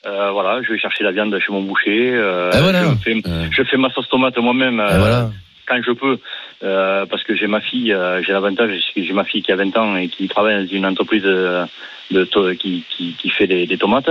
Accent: Marmande, Nouvelle-Aquitaine, France; je suis de Marmande.

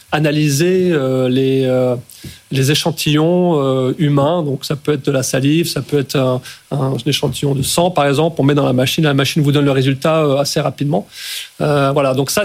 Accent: Strasbourg, Grand Est, France; born there; Donc moi, je suis né à Strasbourg, donc ça me touche doublement.

